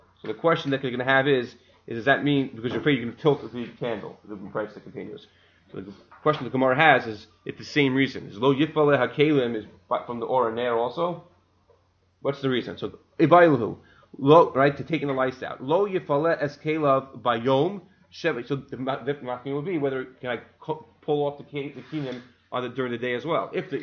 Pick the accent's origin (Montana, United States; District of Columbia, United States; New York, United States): New York, United States; Brooklyn; But growing up in Flatbush, I know most people don't use the Erev